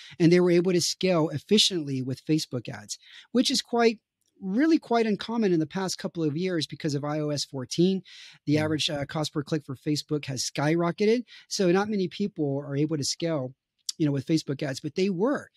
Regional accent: Texas, United States; now in Romania; I'm a Texan living in Romania.

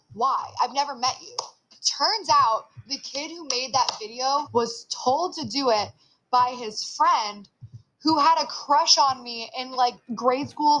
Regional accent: New Castle, Pennsylvania, United States; as a young girl growing up in Newcastle, Pennsylvania, with no money and no resources and no connections and nobody inspiring me, telling me that I could do these things in this small town

